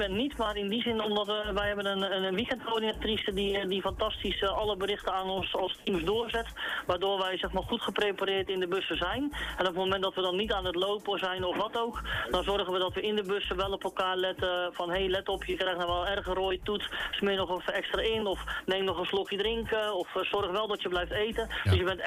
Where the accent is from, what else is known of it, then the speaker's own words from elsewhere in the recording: Rotterdam, South Holland, Netherlands; wij zijn afkomstig uit Rotterdam. Dus ja, als je dan naar je eigen stad terug mag lopen